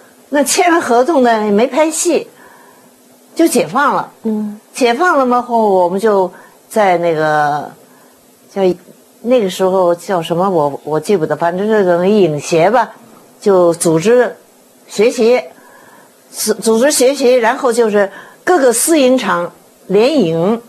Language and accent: Chinese; Beijing, China; born there; now in Shanghai, China; 是的，我就生在北京。